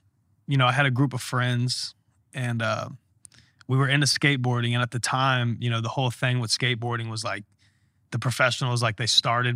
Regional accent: Slidell, Louisiana, United States; I'm from Slido, Louisiana.

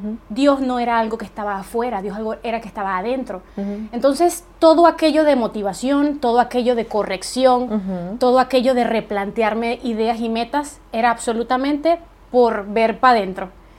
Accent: Coro, Falcón, Venezuela; Coro, mi ciudad natal.

